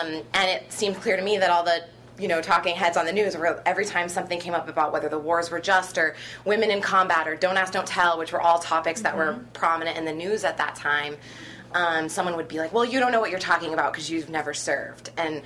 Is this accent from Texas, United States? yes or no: yes; Texas, United States; Yeah, thanks. I grew up in Texas. I grew up in a really patriotic family. My mom's an Army officer. But also I'm biracial